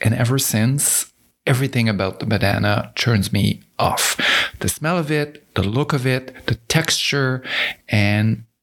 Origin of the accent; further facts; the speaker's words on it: Saint-Georges, Quebec, Canada; So I come from Saint-Georges-de-Beauce, the region where we have the best maple syrup.